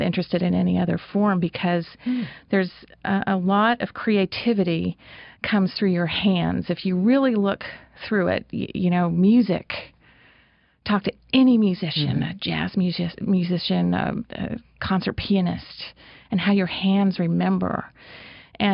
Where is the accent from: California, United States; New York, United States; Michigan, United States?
California, United States; born there; also born or lived in Oklahoma / Kentucky; maybe you can't tell that I was born in California, but somehow... We went against the flow. We ended up in Oklahoma.